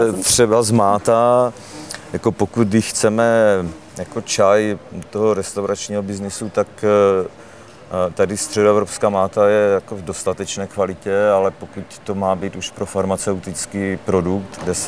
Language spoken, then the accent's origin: Czech; Opava, Moravian-Silesian Region, Czechia; já jsem rodák z Opavy